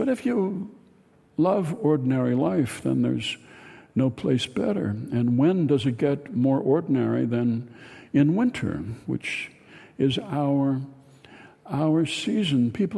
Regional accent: Minnesota, United States; I'm not a big talker at all. I'm from Minnesota. I'm a good listener.

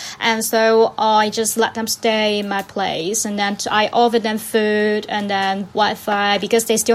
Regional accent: Hong Kong; I am doing my postgraduate degree studies in Hong Kong U, and I'm 26. Hong Kong is my hometown.

